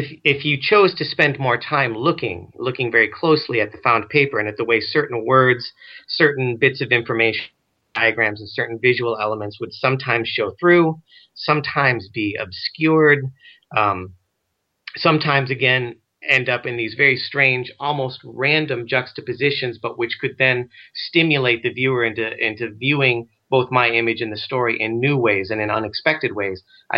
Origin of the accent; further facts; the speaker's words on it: Ohio, United States; I was born in Ohio and I've lived all my life here. I'm very proud of being from Ohio